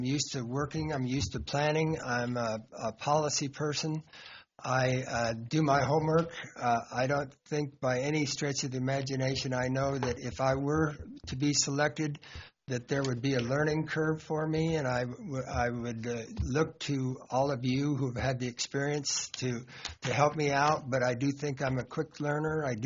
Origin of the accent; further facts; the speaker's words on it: New Mexico, United States; I was raised in New Mexico, where we had water deficits, and we always had to worry about, well, where are we going to get our water?